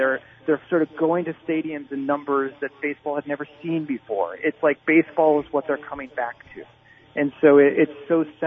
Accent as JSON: {"language": "English", "town": "Litchfield", "region": "Illinois", "country": "United States", "tie": "born or raised there", "said": "In Illinois, I grew up in Litchfield."}